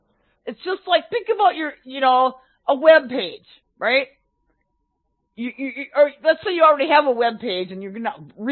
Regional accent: Minneapolis, Minnesota, United States; I'm from Minnesota, dude. I'm from Minneapolis, which is right next door to St. Paul, dude.

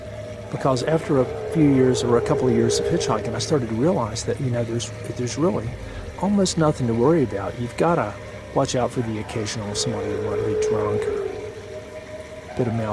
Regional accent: United States

